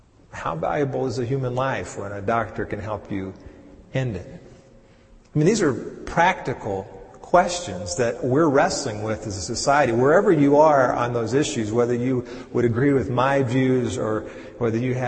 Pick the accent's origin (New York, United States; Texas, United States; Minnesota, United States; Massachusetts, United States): Texas, United States; But when I was growing up in Texas, every year we would travel to Colorado.